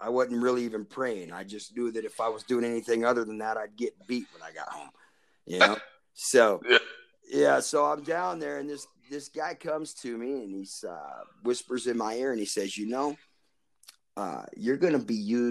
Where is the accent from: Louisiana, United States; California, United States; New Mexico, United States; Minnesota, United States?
California, United States; Stockton; I was raised in the Apostolic Movement in a United Pentecostal church there in Stockton, California, Bishop Haney's church.